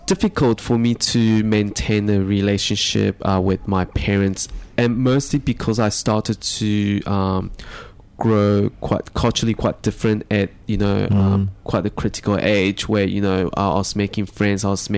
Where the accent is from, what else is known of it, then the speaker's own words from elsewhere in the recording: Johannesburg, Gauteng, South Africa; when I was growing up in Johannesburg